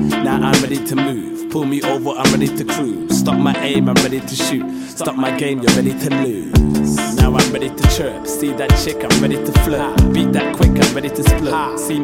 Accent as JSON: {"language": "English", "town": "Wolverhampton", "region": "West Midlands", "country": "United Kingdom", "said": "I'm a kid from Wolverhampton."}